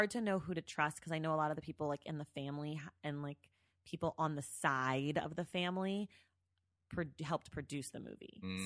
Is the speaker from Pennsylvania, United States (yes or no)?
no; California, United States; I'm from the Bay.